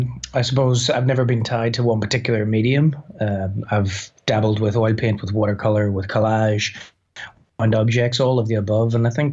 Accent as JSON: {"language": "English", "region": "Northern Ireland", "country": "United Kingdom", "said": "being Northern Irish, there's always been somewhat of an identity crisis inherent in the Northern Irishness of recent decades, where we're not quite sure whether we're British or Irish or neither or both."}